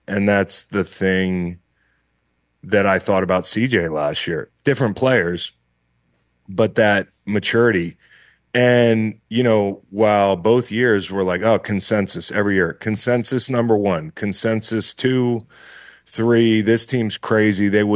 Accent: Virginia, United States; Listen, I grew up in Virginia, so a lot of you know, Commanders fans here.

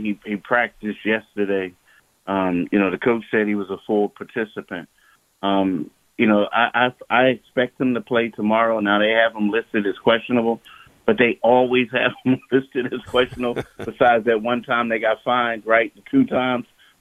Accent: Philadelphia, Pennsylvania, United States; I grew up in Philly, and not a knock against Philly. I love my city.

